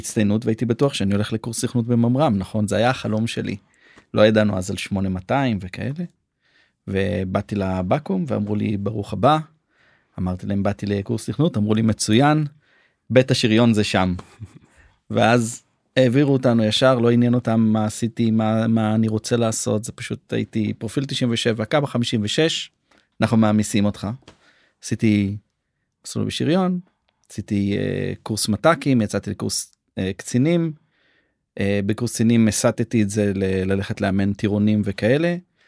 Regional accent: Ashkelon, Southern District, Israel; born there; אני בן 49, יש לי 4 בנות. נולדתי באשקלון באותה שכונה של שלום דומרני, שכונה כיפית.

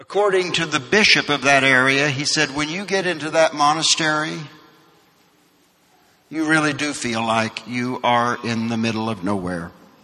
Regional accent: Missouri, United States; I grew up in Missouri and my father was born in Kansas.

